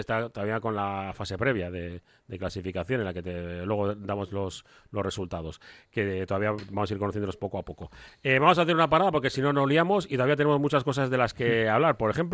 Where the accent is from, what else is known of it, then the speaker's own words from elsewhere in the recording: Bilbao, Basque Country, Spain; somos de Bilbao.